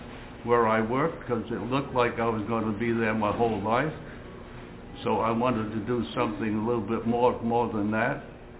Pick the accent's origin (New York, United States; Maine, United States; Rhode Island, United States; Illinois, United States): Rhode Island, United States; Pawtucket; I was born in Pawtucket, Rhode Island, and I was raised there until we went through high school.